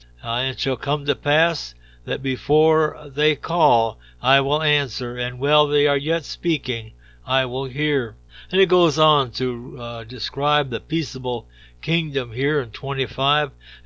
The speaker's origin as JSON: {"language": "English", "town": "Detroit", "region": "Michigan", "country": "United States", "tie": "born or raised there", "said": "You know, as a youngster growing up in Detroit, we had a place that was nearby called Dearborn, Michigan"}